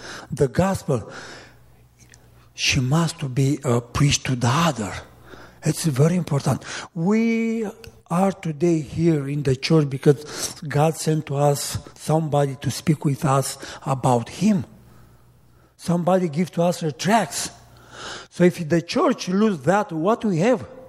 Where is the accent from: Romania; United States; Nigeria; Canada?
Romania; English is a second language; When I came in the church, for me, no words in English. Just … from Romania. That is all, you know.